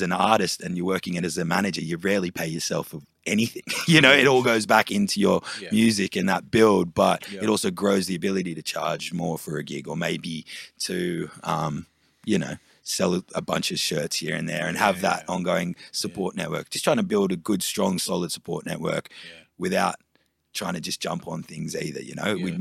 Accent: Sydney, New South Wales, Australia; was growing up in Erskineville, Newtown, and seeing his tags around.

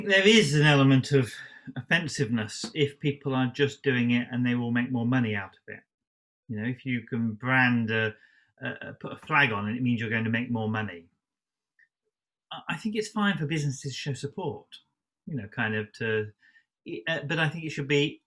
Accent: Lewes, South East England, United Kingdom; whether it's bonfire night in my hometown is Lewes down the road, where we kind of take bonfire night rather too seriously

